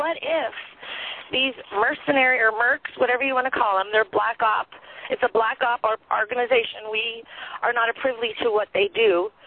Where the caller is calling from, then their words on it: Colorado, United States; I'm calling from Colorado.